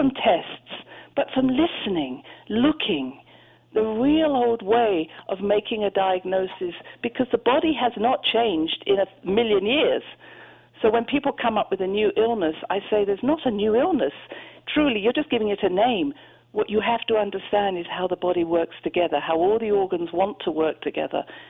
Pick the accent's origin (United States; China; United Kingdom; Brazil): United Kingdom; I was brought up in Britain, but my mother and my grandmother, etc., were all from Scotland